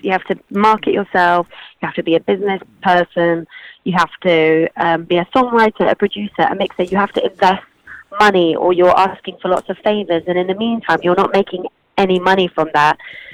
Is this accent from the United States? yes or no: no; Spain; now in United Kingdom; I was coming from Spain. I knew no one in England